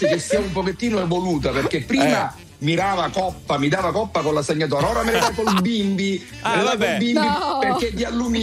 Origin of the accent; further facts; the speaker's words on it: Catania, Sicily, Italy; lo dico da catanese, ma anche da persona che ha sempre vissuto qui e che continua a farlo